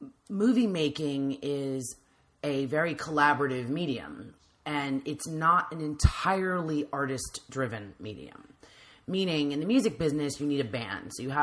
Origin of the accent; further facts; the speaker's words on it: Washington, District of Columbia, United States; And it was like I'm from Washington, D.C.